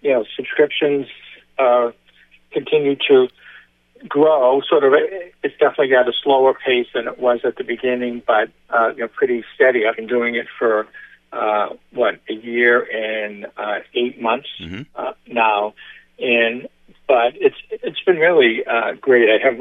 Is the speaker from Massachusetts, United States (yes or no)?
yes; Beverly, Massachusetts, United States; I'm writing stories and mostly about all about Beverly now, my hometown, which I love to do.